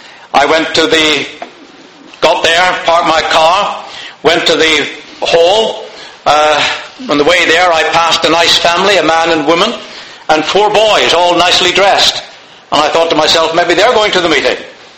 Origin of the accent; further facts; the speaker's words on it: Canada; You see, I'm going Canadian, we call it bonnet at home.